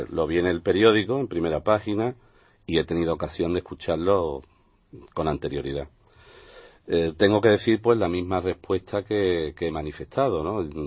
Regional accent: Málaga, Andalusia, Spain; Yo soy de Málaga

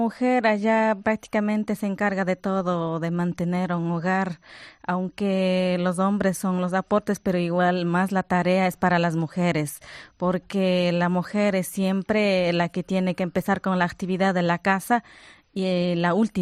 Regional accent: Palmira, Chimborazo, Ecuador; Soy de la provincia de Chimborazo, de la parroquia de Palmira, de una comunidad quichua hablante en un porcentaje de 99.7%. Somos indígenas, dedicamos a las actividades agrícolas, pecuarias, criamos animales, cultivamos

